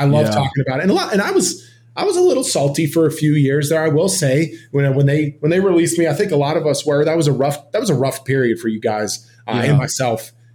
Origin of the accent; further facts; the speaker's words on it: Pittsburgh, Pennsylvania, United States; And growing up in Pittsburgh, you know, I watched, you know, all the guys that were out there.